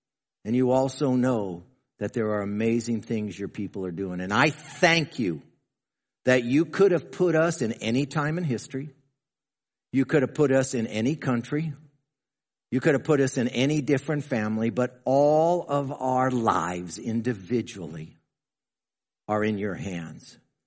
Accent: United States; I'm glad I'm an American. You're blessed to be in America.

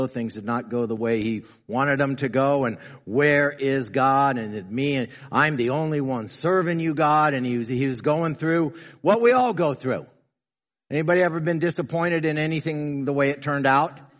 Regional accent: United States; I'm glad I'm an American. You're blessed to be in America.

